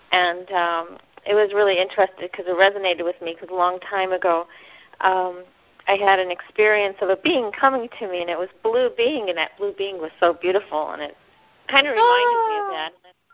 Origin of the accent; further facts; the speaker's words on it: Hamtramck, Michigan, United States; I was born and raised around Hamtramck, which is, like, in the middle of Detroit, which was a Polish community.